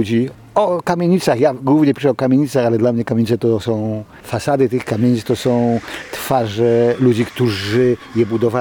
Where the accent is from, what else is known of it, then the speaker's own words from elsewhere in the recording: Gdynia, Pomeranian Voivodeship, Poland; oboje jesteśmy z Gdyni. Oboje urodziliśmy się tutaj w domach gdyńskich. Ona w Różanym Gaju. W tym samym roku się urodziliśmy. Ona w Różanym Gaju na Kamiennej Górze, a ja, tak jak opisałem w mojej ostatniej książce na Abrahama 13